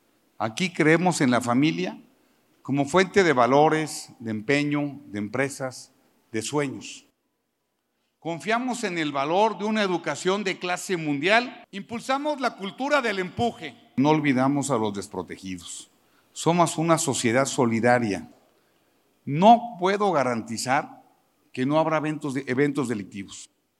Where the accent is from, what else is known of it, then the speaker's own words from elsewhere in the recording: Querétaro, Mexico; orgullosos de decir ante todo el mundo, ¡soy queretano